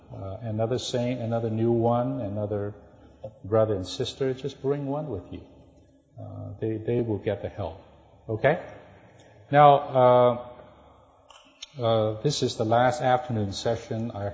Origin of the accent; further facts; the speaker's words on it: California, United States; So I'm from Southern California.